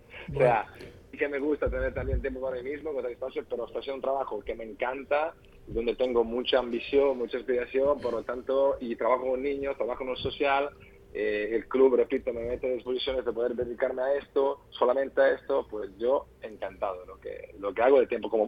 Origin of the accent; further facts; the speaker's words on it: Italy; me acuerdo yo soy italiano